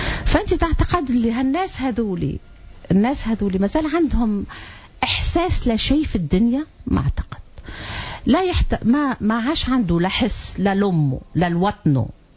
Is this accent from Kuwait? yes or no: no; Tunisia; نقول أنا تونسية